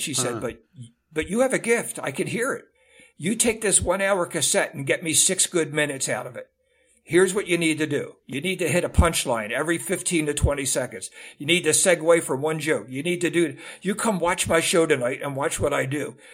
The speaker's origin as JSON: {"language": "English", "town": "Chester", "region": "Pennsylvania", "country": "United States", "tie": "born or raised there", "said": "grew up in my hometown of Chester, Pennsylvania."}